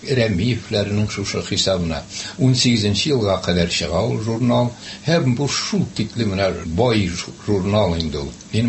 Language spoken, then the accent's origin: Tatar; Kishevshat, Tatarstan, Russia; Чөнки минем туган авылым хәзерге вакытта Зәй районына керә. Әйне заманда Сарманга да, һәм менә шушы паспортта туган районы Әлмәт дип язылган. Чөнки безнең авыл Әлмәткә дә кереп алган. Кишевшат авылы